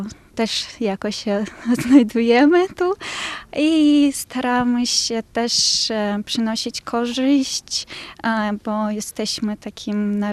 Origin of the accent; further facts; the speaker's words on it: Belarus; pochodzę z małej miejscowości na Białorusi przygranicznej, łotewsko-litewskiej.